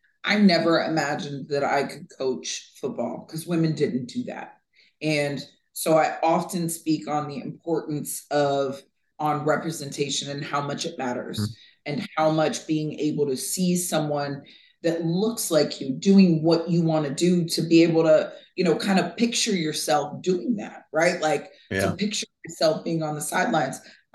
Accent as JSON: {"language": "English", "town": "Vero Beach", "region": "Florida", "country": "United States", "tie": "born or raised there", "said": "Well, I grew up in Vero Beach, Florida."}